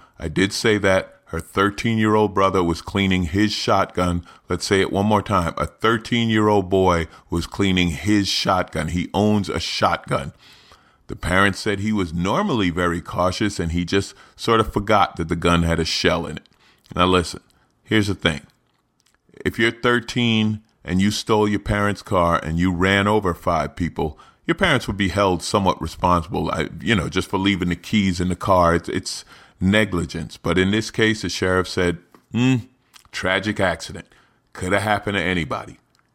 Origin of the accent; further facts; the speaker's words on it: New York, United States; I'm a black man. I'm 50 years old. I didn't grow up in the hood. I grew up in St. Albans, Queens, a black working class neighborhood.